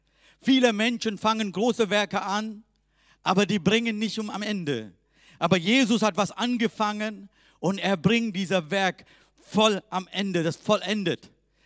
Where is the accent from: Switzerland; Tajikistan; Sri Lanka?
Sri Lanka; now in Germany; Ich komme aus Sri Lanka